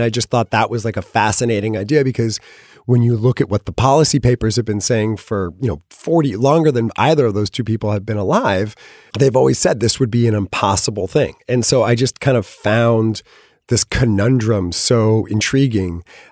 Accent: California, United States; I'm from California. I've always been sort of obsessed with California history.

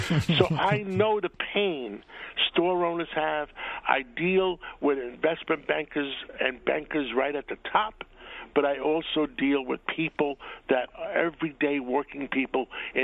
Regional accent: New York, United States; And that describes me. I'm a New Yorker.

